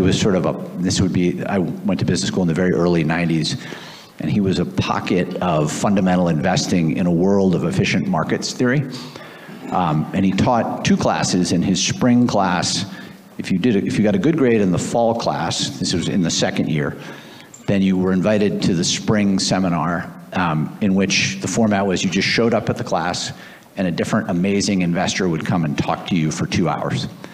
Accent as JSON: {"language": "English", "town": "Boston", "region": "Massachusetts", "country": "United States", "tie": "born or raised there", "said": "So I'm from Boston, Massachusetts. I grew up there. I went to school there through college. And I basically spent most of my working life there."}